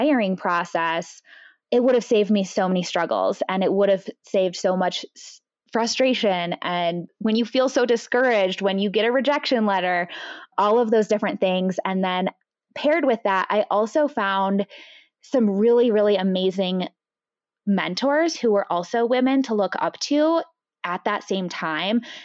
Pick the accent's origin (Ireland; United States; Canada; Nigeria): United States; Illinois; moved away as an adult; I'm originally from Illinois and I moved out to Utah fairly soon after I graduated